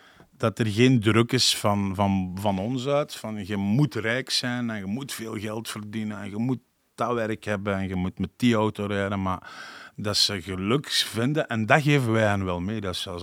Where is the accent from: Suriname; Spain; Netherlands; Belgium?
Belgium; Flanders; Ik en de mama, we zijn Limburger. Dus met ons praten ze wat meer Limburgs.